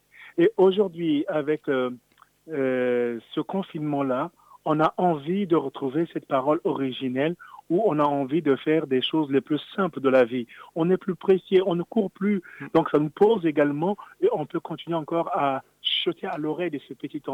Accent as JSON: {"language": "French", "country": "Republic of the Congo", "said": "Moi, je viens du Congo-Brazzaville. Je sais que quand j'étais tout jeune, très enfant, j'écoutais un conteur à la radio"}